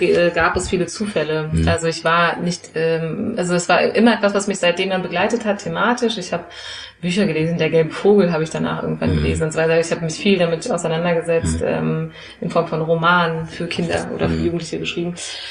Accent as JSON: {"language": "German", "town": "Frankfurt", "region": "Hesse", "country": "Germany", "tie": "born or raised there"}